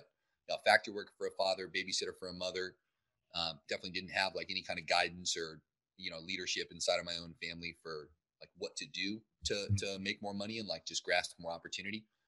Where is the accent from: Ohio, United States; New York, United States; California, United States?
Ohio, United States; Cuyahoga Falls; also born or lived in Canton; Yeah, so I was actually born in Canton, But I was raised in this Akron area, which was a little city named Cuyahoga Falls specifically.